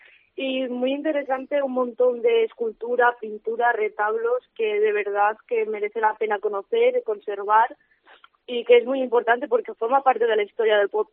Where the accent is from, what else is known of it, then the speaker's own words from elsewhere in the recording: Palacios, Castile and León, Spain; aparte de mi pueblo, que es Palacios, que tiene un retablo precioso que sale en uno de los libros de Don Gómez Moreno